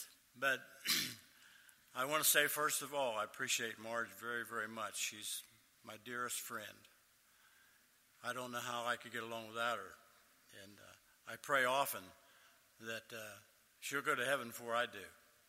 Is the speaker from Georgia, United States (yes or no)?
no; Pennsylvania, United States; And we're from Pennsylvania, and we have no desire to go back.